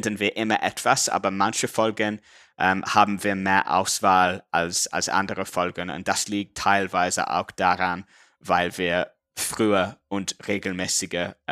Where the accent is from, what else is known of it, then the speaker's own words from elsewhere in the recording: England, United Kingdom; German is a second language; now in Central Europe; Was ich als Engländer wirklich mag, wenn man in Mitteleuropa lebt, ist, dass es so einfach ist, mit dem Bus oder mit der Bahn zu anderen Ländern zu fahren